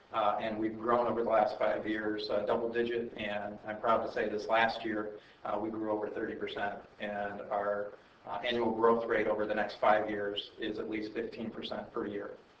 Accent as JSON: {"language": "English", "town": "Sylvania", "region": "Ohio", "country": "United States", "tie": "born or raised there", "said": "So we're very excited to come to my hometown, Sylvania. I lived in Sylvania for over 18 years with my family"}